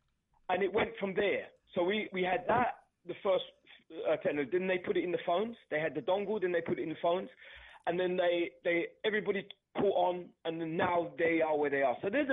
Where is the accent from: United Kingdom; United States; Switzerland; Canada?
United Kingdom; London; But the area I grew up in East London, he comes from the same area.